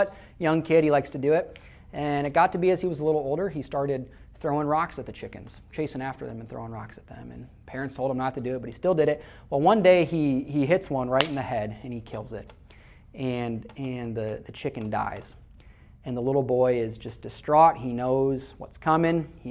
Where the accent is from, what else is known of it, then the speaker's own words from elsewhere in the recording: Iowa, United States; because all my stories about farmers, because I'm from Iowa